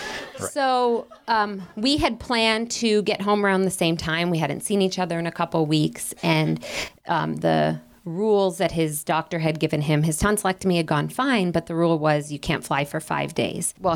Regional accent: Detroit, Michigan, United States; I'm from Detroit. We get a lot of stuff stolen

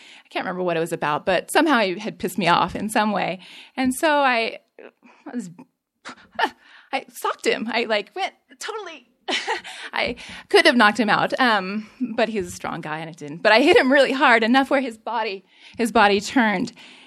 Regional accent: Oregon, United States; I was born and raised in Oregon, but I was raised mostly by my dad, and my mother died when I was really little.

